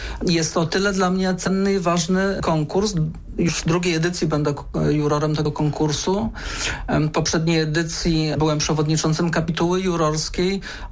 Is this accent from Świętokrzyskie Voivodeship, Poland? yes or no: yes; Kielce, Świętokrzyskie Voivodeship, Poland; cieszy mnie to, że jestem Kielczaninem